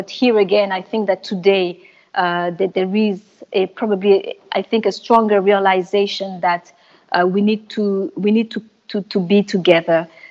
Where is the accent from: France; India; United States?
France; I wasn't born in Guinea. I wasn't raised in Guinea. I grew up in France